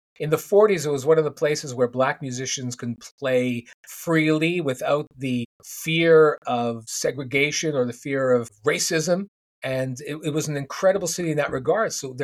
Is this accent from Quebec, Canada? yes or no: yes; Montreal, Quebec, Canada; To young people growing up in Montreal in the 70s, it was a gathering point for culture.